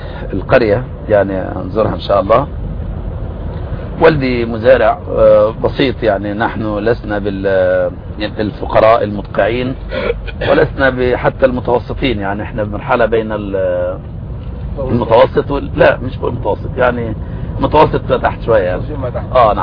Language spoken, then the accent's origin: Arabic; Al-Ghouri, Monufia Governorate, Egypt; الغوري مركز بركه السبع منوفيه. فاحنا من محافظه المنوفيه